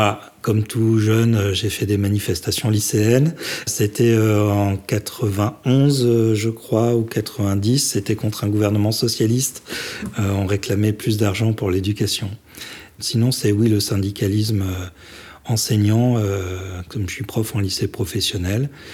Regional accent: Lille, Hauts-de-France, France; Je suis un nordiste, un vrai nordiste. C'est-à-dire que j'ai passé l'essentiel de ma vie à Lille ou dans la banlieue de Lille avec un père calaisien et une mère de Béthune

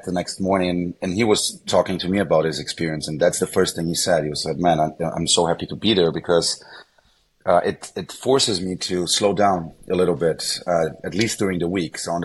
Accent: Sao Paulo, São Paulo, Brazil; also born or lived in Germany; Near my house in Sao Paulo, sorry. Okay. Yeah. So I was born in Brazil, but I grew up in Germany for the first 7 years of my life. Then the whole family moved back to Brazil. And then I was studying in a German school in Sao Paulo.

